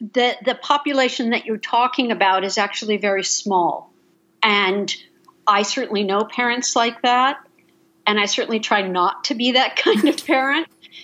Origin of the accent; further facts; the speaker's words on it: Ithaca, New York, United States; I'm from Ithaca, New York. You know, we know snow.